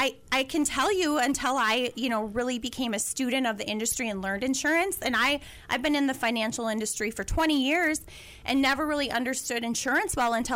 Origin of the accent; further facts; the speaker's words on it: Wadena, Minnesota, United States; Then I had tornadoes come through my hometown of Wadena. That's where I was born and raised.